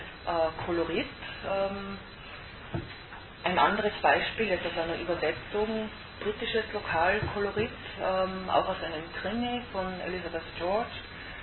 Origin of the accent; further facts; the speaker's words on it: Tyrol, Austria; now in Vienna, Austria; dass eben ich als Tirolerin, das auch ein Kulturschock war, wie ich nach Wien gekommen bin.